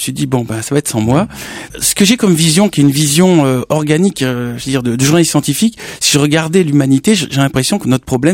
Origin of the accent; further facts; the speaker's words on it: Toulouse, Occitanie, France; je suis né à Toulouse, oui, place Saint-Étienne, près de la cathédrale. Et j'ai vécu toute ma jeunesse là-bas.